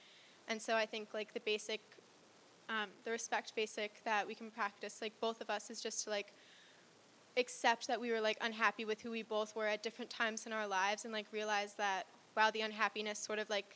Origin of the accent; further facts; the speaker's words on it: Yardley, Pennsylvania, United States; I'm from Yardley, Pennsylvania, which is like a little bit further away from Philly.